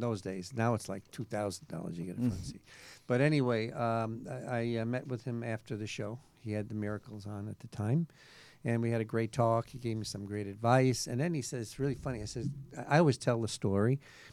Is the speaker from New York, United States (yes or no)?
yes; New York City, New York, United States; New York. That's right. New York City. I'm a boy from New York. I was born and raised there. Spent the first 25 years of my life there.